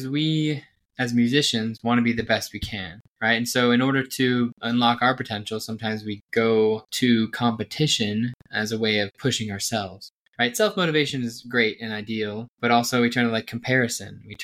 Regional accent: Texas, United States; I come from Texas, and Allstate there is kind of a big deal

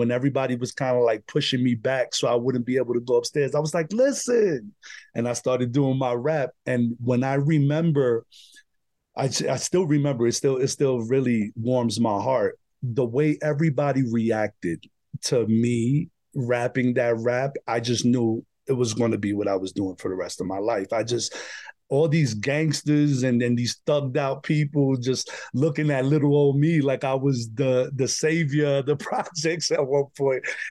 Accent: Bronx, New York, United States; I mean, being born and raised in the Bronx and in the neighborhoods that I was being brought up in, it wasn't really any other kind of music but the gangster, hardcore hip hop.

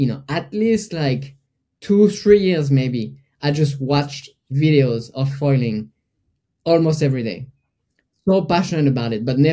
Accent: Brittany, France; So basically, I grew up in Brittany, which is on the coast, on the Atlantic coast in France.

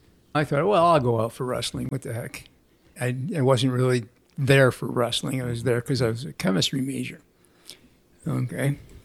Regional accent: Niagara Falls, New York, United States; also born or lived in Pennsylvania; Well, I was born in Pennsylvania, but my parents moved to Niagara Falls, New York when I was about 2 years old. So I don't remember much of Pennsylvania

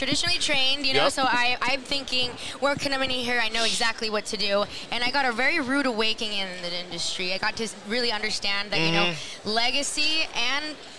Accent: Los Angeles, California, United States; from LA, born and raised.

